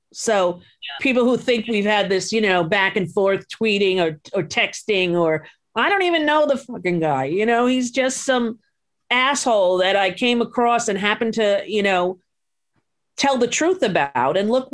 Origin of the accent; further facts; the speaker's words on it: New York, United States; we started talking about growing up on Long Island, about his family